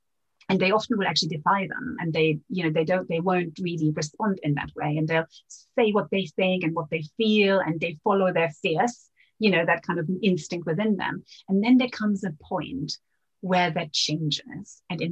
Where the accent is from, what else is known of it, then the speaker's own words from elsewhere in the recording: Venezuela; growing up in Venezuela